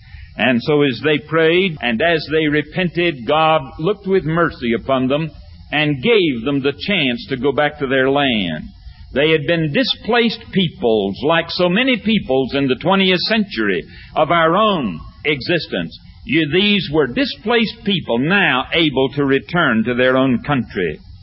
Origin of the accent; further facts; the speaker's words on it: the South, United States; I grew up in the South, grew up in Depression days.